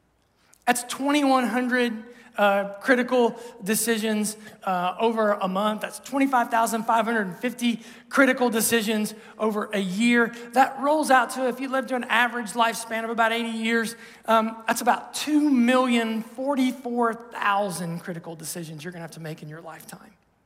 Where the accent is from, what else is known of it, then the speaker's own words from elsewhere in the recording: Ohio, United States; Now, we're from Ohio. We're about here on the North American sweet tea chart, right?